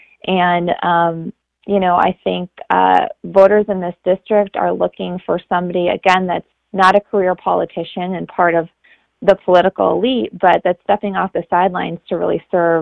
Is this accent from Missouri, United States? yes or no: no; Wheaton, Wisconsin, United States; So I grew up in the Eau Claire area, actually in the town of Wheaton in Chippewa County on a dairy farm.